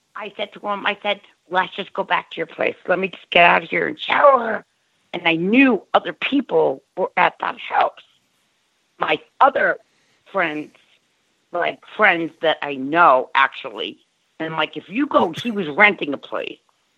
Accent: Cold Spring Harbor, New York, United States; This is like, I grew up in Long Island, Cold Spring Harbor, like way down the road and then way into the woods.

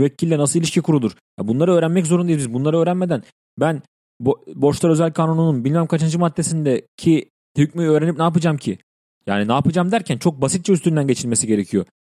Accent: İzmir, Turkey; Ben kendi ailemle birlikte yaşıyordum. İzmirliyim, 9 Eylül'de okuyordum.

